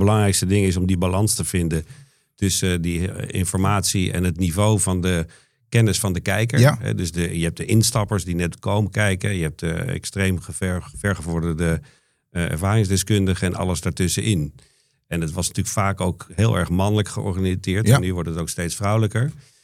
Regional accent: Amsterdam, North Holland, Netherlands; Ik kom uit Amsterdam.

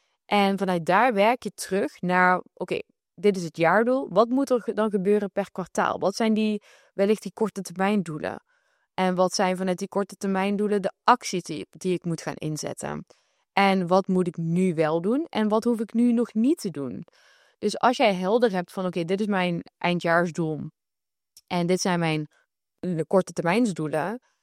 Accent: Netherlands; we moeten vooral als Nederlander, we moeten realistisch zijn

